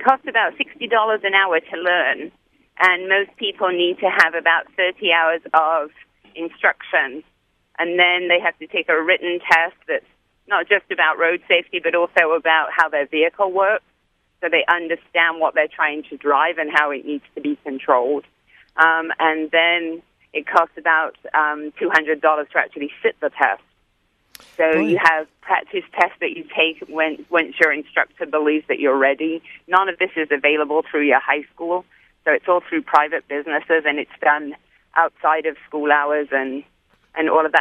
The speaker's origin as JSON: {"language": "English", "country": "United Kingdom", "moved": "yes", "said": "originally from the United Kingdom"}